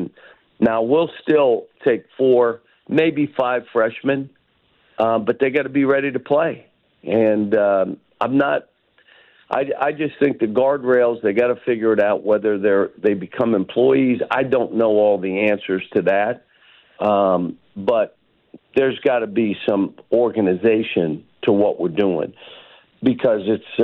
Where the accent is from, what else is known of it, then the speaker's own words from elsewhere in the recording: Pittsburgh, Pennsylvania, United States; Look, I grew up in Pittsburgh, so you know I like the Steelers.